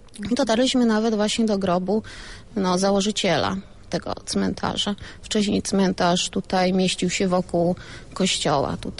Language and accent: Polish; Łańcut, Subcarpathian Voivodeship, Poland; Jesteśmy z Łańcuta, przyjechaliśmy tutaj, przynajmniej ja, z zespołu szkół numer 2 w Łańcucie, z liceum wojskowego.